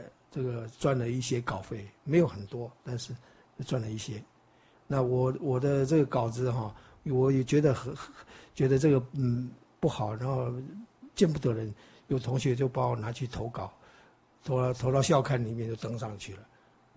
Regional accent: China; 就是我们中国人说平平仄仄平安那个东西啊，

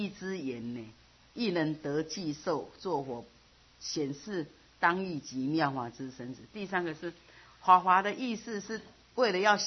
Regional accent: Taiwan; 那个外国人就是同样同学但是他不是我们台湾人

